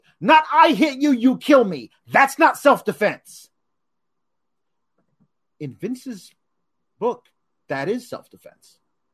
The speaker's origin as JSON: {"language": "English", "region": "Oregon", "country": "United States", "tie": "born or raised there", "said": "Hey, my home state, Oregon, is basically on fire."}